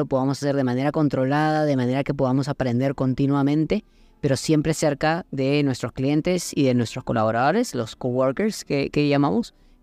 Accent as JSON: {"language": "Spanish", "country": "Peru", "tie": "born there", "said": "yo soy peruano, nací en Perú, pero bueno, por la vida he estado en distintos lugares, sobre todo en Latinoamérica."}